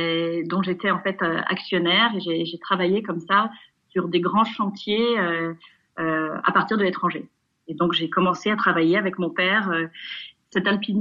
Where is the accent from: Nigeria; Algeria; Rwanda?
Nigeria; also born or lived in Savoie, France / Mexico / India / Romania; now in Singapore; Je suis savoyarde, j'ai grandi au Nigeria, j'ai traversé l'Afrique en Lada avec mes parents, j'ai vécu au Mexique, en Inde, en Roumanie, à Chypre, à Dubaï et maintenant je suis basée à Singapour, la ville état jardin.